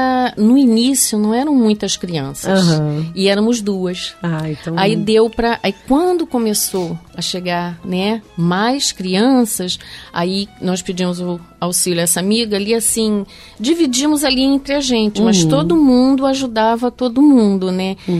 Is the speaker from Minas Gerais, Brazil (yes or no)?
no; Duque de Caxias, Rio de Janeiro, Brazil; é diretora de uma escola em Caxias, né? Que é onde é a minha base ali, né? Onde eu nasci e fui criada.